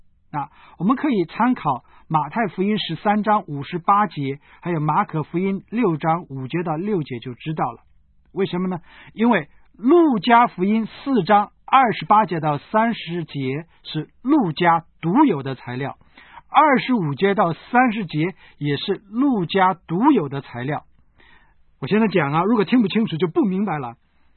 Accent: Hong Kong; 虽然我们香港人呢生活是很节俭，

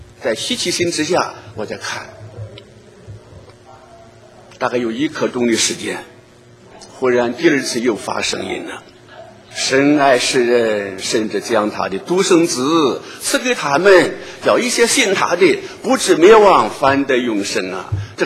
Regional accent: Lushan, Jiangxi, China; 因为我到我的家乡，你看那个庐山地方呢，我就传着福音

